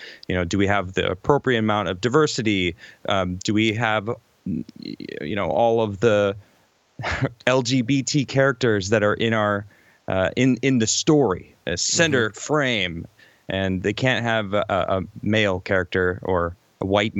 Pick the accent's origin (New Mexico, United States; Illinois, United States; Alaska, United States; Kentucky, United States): Illinois, United States; Chicago; Now, when I say Chicago, I was born in Chicago on Lakeshore Drive.